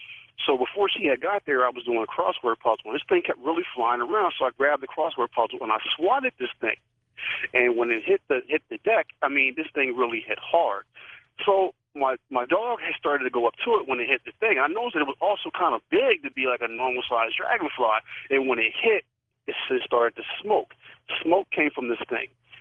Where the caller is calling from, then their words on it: Harrisburg, Pennsylvania, United States; Hey, I'm calling from Harrisburg, Pennsylvania. … I listen to you guys on WHP 580 here.